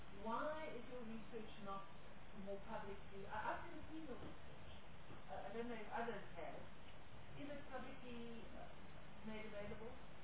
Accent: Eastern Cape, South Africa; I come from the Eastern Cape, where, and last week, my colleague and I visited a school in predominantly the constituency that I serve.

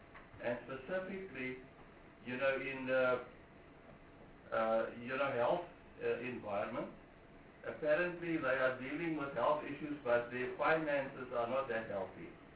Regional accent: Western Cape, South Africa; born there; also born or lived in Gauteng; I was born in the Western Cape and I spent my whole working life in Gauteng

